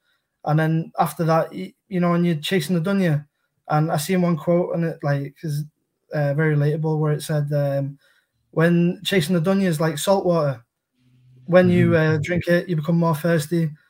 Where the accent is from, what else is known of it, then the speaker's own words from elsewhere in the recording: Warrington, North West England, United Kingdom; No, I'm from Warrington. It's in between Liverpool and Manchester.